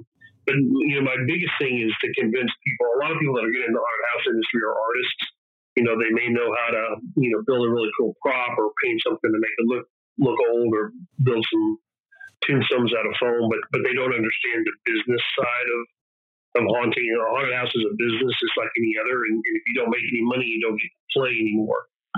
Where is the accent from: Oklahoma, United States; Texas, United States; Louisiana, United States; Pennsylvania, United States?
Texas, United States; also born or lived in New Mexico; now in Orlando, United States; I was born in New Mexico, raised in Texas, and now I live in Orlando.